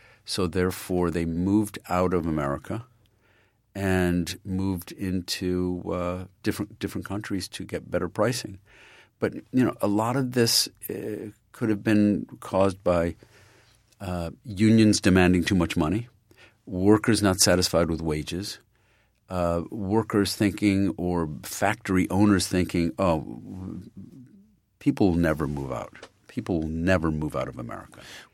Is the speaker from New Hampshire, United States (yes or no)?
no; Elmira, New York, United States; My family, I'm from Elmira, New York, where they used to have typewriter factories, glass factories, shoe factories. They're all closed.